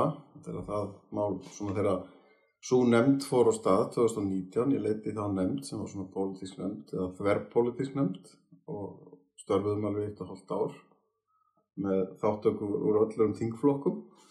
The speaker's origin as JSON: {"language": "Icelandic", "town": "Húsavík", "region": "Northeastern Region", "country": "Iceland", "tie": "born or raised there", "said": "Ég náttúrulega alinn upp á Húsavík"}